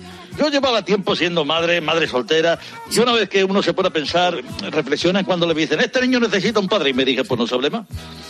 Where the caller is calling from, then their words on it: Alalpardo, Community of Madrid, Spain; Yo llamo desde aquí, desde Madrid, desde la localidad, bonita localidad de Alalpardo.